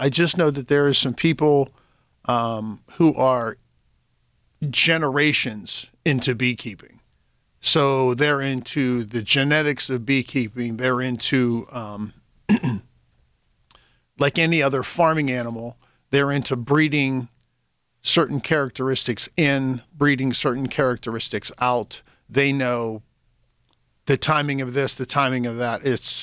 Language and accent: English; Clairton, Pennsylvania, United States; I actually went to high school at Sarah Catholic Sarah up in Catholic. White Oak, but I grew up in Clareton.